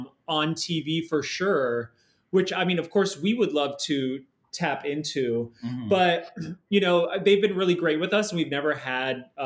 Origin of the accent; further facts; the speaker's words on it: Maryland, United States; I grew up in Maryland and just crafting, I don't know, by myself.